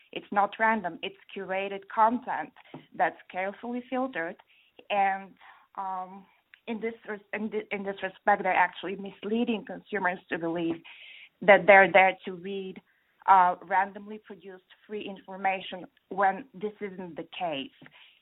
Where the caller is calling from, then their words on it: Chicago, Illinois, United States; I'm from Chicago, and I have the following question.